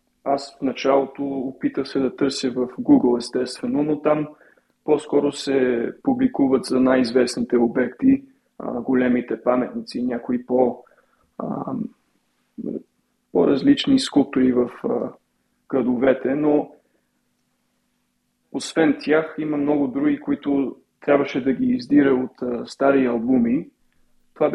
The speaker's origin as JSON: {"language": "Bulgarian", "country": "Canada", "tie": "born or raised there", "also_born_or_lived": "Sofia, Bulgaria", "lives_now": "Bulgaria", "said": "аз всъщност роден съм в София, но съм израснал в Канада и някъде 28 година работих за една фирма в Армения и от тогава си намерих пътя към България"}